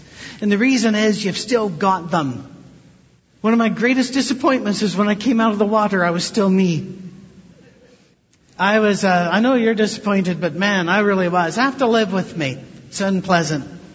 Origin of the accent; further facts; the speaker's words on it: Detroit, Michigan, United States; And I almost said, I'm from Detroit.